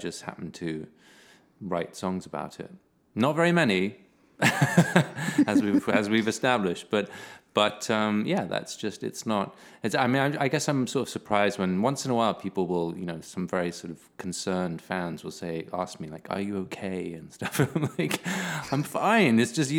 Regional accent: England, United Kingdom; I mean, you know, I am English, so we don't really reach those kinds of emotional peaks.

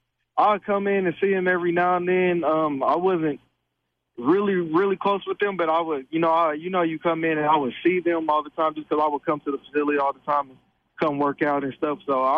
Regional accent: Indianapolis, Indiana, United States; I would always call it my family from home because I'm from Indianapolis, Indiana.

